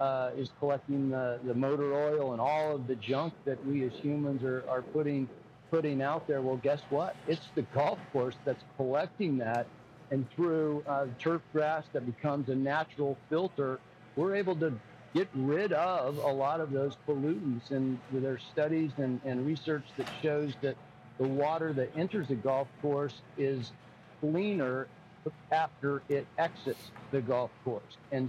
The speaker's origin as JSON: {"language": "English", "region": "Arizona", "country": "United States", "tie": "born or raised there", "said": "I grew up in Arizona, and it's a hot place."}